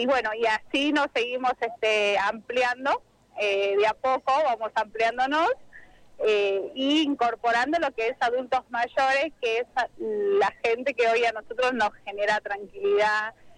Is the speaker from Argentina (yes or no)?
yes; Tucumán, Argentina; nosotros somos del interior de Tucumán, entonces es como que venimos con un respeto bastante enorme, ya sea también por la época que nosotros nacimos y nos criamos